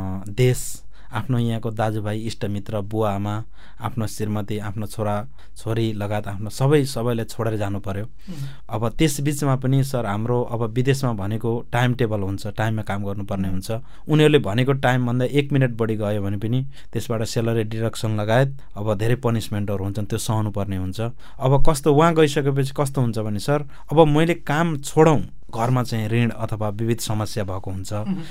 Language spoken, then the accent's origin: Nepali; Lumbini Province, Nepal; हजुर, मेरो बाल्यकाल गुल्मीमै बित्यो सर। अध्ययन मैले एसएलसी पास चाहिँ मैले त्यहीँ गुल्मी हर्मिचौरबाटै गरेँ।